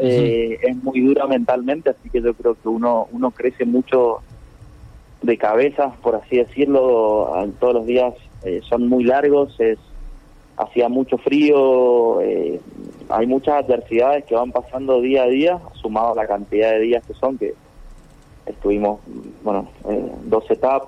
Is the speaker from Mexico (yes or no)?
no; Mendoza, Argentina; Yo acá vivo, soy de Mendoza ciudad